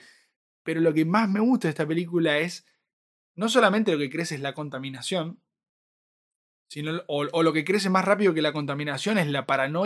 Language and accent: Spanish; Corrientes, Argentina; Porque uno me escucha a mí y dice, mirá, tiene un acento diferente. ¿De dónde será? Soy de Corrientes.